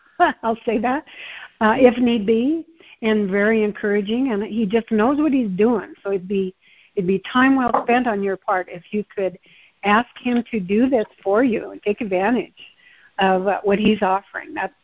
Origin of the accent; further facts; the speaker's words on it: Montana, United States; Dang, I'm from Montana.